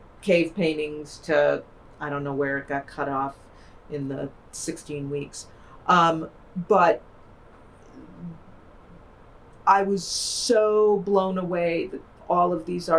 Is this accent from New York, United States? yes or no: yes; Buffalo, New York, United States; I grew up in Buffalo.